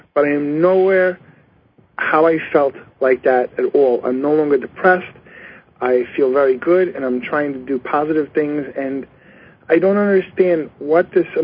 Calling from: Long Island, New York, United States; from Long Island, New York.

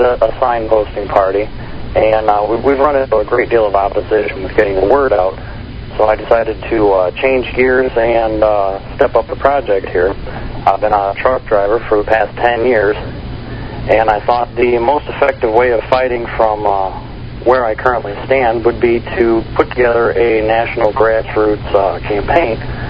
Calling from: Indiana, United States; I'm calling from Northwest Indiana, just outside of Chicago.

